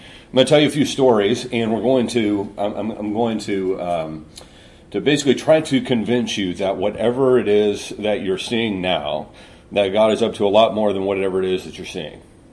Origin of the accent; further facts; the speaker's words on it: California, United States; obviously forgetting that I was born and raised in California myself.